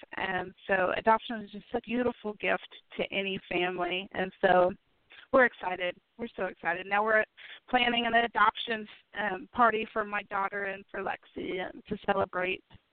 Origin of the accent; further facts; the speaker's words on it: Kansas, United States; We're both Kansas girls. Both from Southeast Kansas.